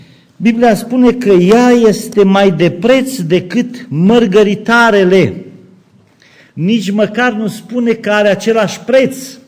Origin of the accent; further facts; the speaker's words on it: Mureș County, Romania; eu am crescut în Sălobăstru, cei mai mulți știți, o prăpastie de sat pe malul Gurghiului și am crescut la țară, acolo cu mama și cu tata, cum era la noi obiceiul.